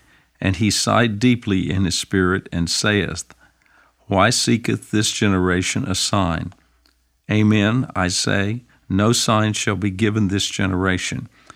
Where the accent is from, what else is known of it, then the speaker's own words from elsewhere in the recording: Vancouver, Washington, United States; I'm from Vancouver, Washington.